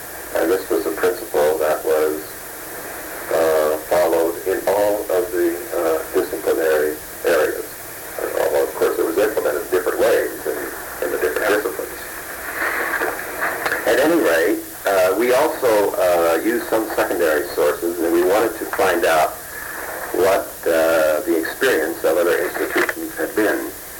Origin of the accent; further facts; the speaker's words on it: Scotland, United Kingdom; I come from Scotland.